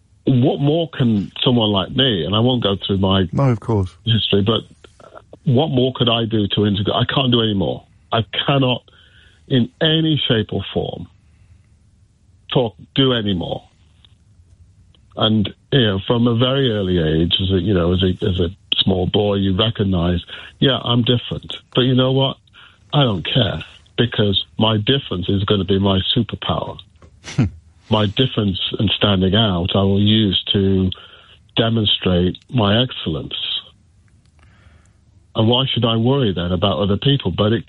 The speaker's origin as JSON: {"language": "English", "town": "Walsall", "region": "West Midlands", "country": "United Kingdom", "tie": "born or raised there", "said": "I grew up in Walsall, so I know Birmingham."}